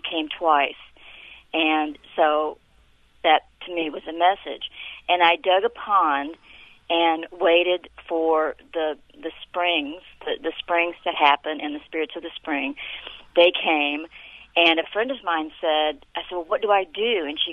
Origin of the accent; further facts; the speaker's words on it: Kentucky, United States; I wanted to say that I'm from Kentucky, near the Appalachian Mountains, where the mountaintops are being removed.